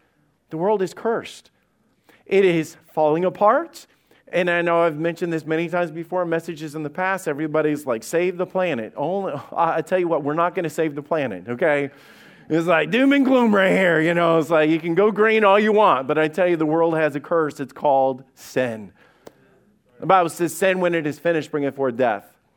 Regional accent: Alabama, United States; I told you guys, I grew up in Alabama.

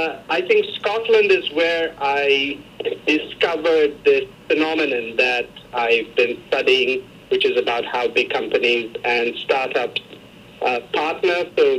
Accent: India; also born or lived in Columbus, Ohio, United States; So I was born in India to an Indian dad and a Sri Lankan mom. Before I turned one, we moved to Columbus, Ohio.

